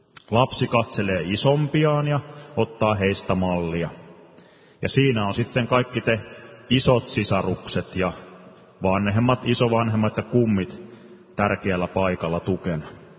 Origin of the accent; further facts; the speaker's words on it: Nurmijärvi, Uusimaa, Finland; now in South Ostrobothnia, Finland; Silloin kun minä olin lapsi, asuin tuolla etelässä Nurmijärvellä